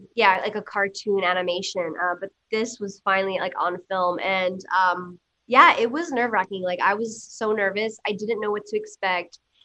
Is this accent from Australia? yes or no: no; New York, United States; And, but I am from New York, so the straight shooter thing was kind of easy.